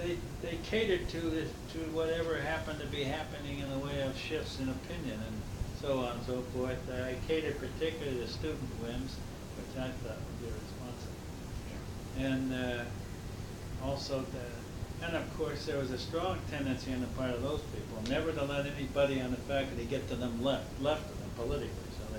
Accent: Erie, Pennsylvania, United States; I came from Western Pennsylvania and came from the West.

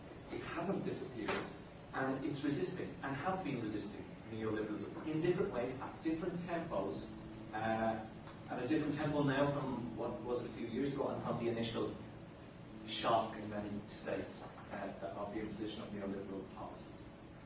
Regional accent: Ireland; I said I was from Ireland

